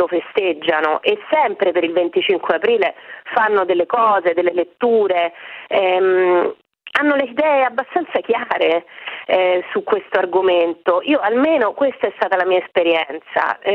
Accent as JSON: {"language": "Italian", "town": "Rome", "region": "Lazio", "country": "Italy", "said": "Poi sono romana, quindi diciamo la montagna è lontana, ecco."}